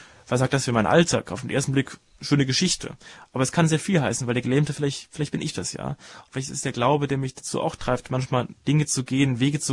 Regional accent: Rhineland, Germany; weil ich als Rheinländer natürlich die Frage gar nicht mir stelle

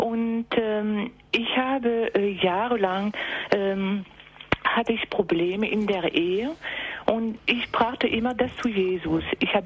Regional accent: southern France, France; diesem Ostern waren wir in Südfrankreich, in meiner Heimat

